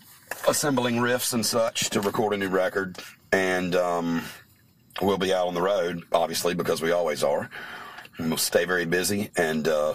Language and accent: English; North Carolina, United States; North Carolina. I was born in South Carolina and raised in North Carolina.